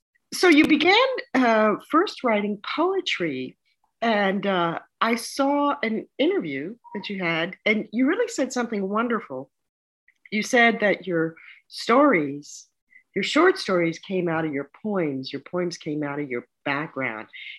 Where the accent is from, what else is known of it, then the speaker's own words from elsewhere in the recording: United States; accent: American; now in Norfolk, United Kingdom; dropped enough of my American accent that people recognized I wasn't from Norfolk and I wasn't from England.